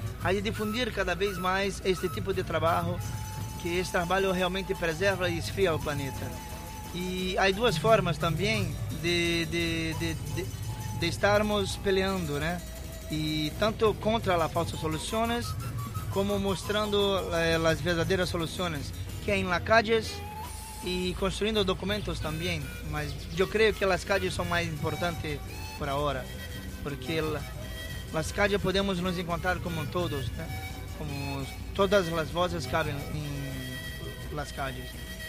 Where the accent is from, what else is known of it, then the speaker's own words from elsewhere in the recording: Brazil; Spanish is a second language; No es fácil, porque yo soy brasileño, ¿no?